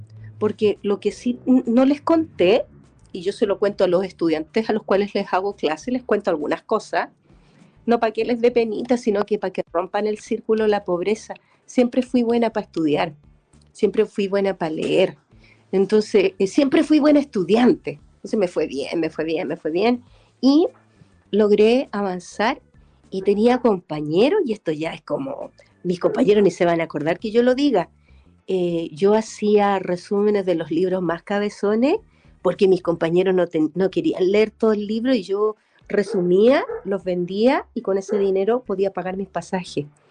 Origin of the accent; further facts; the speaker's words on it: Buin, Santiago Metropolitan Region, Chile; yo soy de Buin y vivía en Paine la fecha. Ahora soy de Buin, que son como unas aledañas.